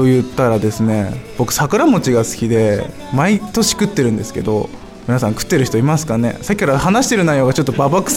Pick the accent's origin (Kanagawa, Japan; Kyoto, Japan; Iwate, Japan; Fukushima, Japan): Fukushima, Japan; 僕は福島県出身のシンガーソングライターの … 。高校3年生の頃からね活動していまして、今は20歳なんで